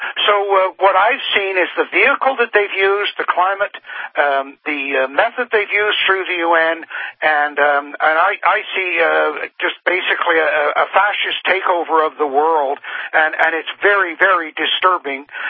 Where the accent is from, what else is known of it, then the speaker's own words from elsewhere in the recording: Canada; I know that as a Canadian. I hear it up here. And I know because I've got family in England